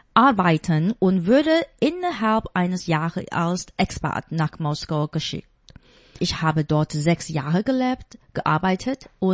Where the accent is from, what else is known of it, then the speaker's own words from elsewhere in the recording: Taipei, Taiwan; German is a second language; now in Dubai, United Arab Emirates; Ich komme aus Taipei in Taiwan. Ich habe in einer traditionellen Familie gelebt, aber dann hat mein Leben mich um die Welt geführt. Ich habe in Moskau, Peking, Shanghai, Tokio und Dubai gelebt. Jetzt lebe ich in Dubai.